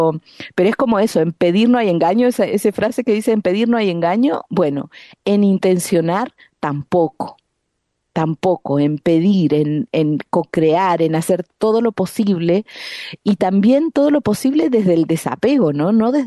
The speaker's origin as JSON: {"language": "Spanish", "country": "Argentina", "tie": "born or raised there", "said": "yo además me crié en Argentina"}